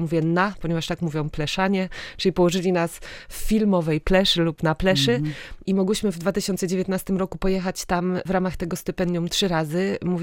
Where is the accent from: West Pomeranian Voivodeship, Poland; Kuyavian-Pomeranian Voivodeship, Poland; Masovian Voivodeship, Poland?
West Pomeranian Voivodeship, Poland; Stargard; Tak, wychowałam się w Stargardzie, ale Szczecin jest mi również bardzo bliski